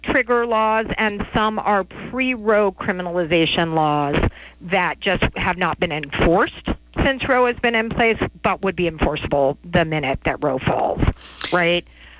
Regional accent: Texas, United States; But as a Texan myself

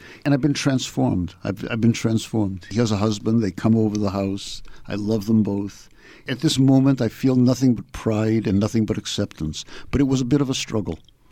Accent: Boston, Massachusetts, United States; They were there from my earliest memories of growing up in Boston, of the mockery that gay people were subjected to when I was in high school.

